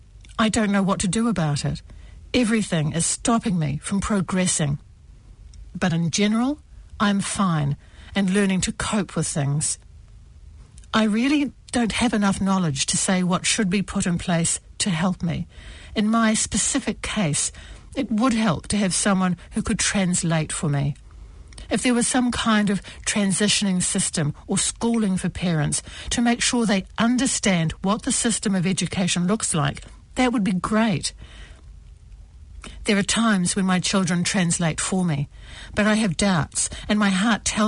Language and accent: English; Sudan; moved away as an adult; also born or lived in Chad; now in New Zealand; Originally, I came to New Zealand from Sudan on the 20th of July, 2012. I had lived in a refugee camp in Chad for 8 years.